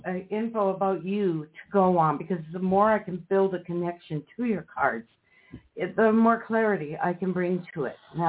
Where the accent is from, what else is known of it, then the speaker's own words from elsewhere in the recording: Duluth, Minnesota, United States; And you know that we're from Duluth.